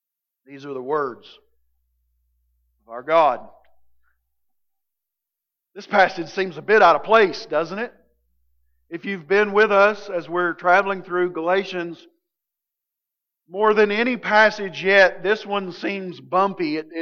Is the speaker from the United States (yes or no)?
yes; Appalachia, United States; accent: Southern Appalachian; I'm speaking English with Southern Appalachian dialect.